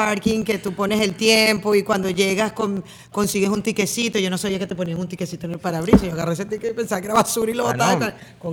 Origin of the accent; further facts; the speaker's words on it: Venezuela; now in Miami, United States; todos los involucrados somos venezolanos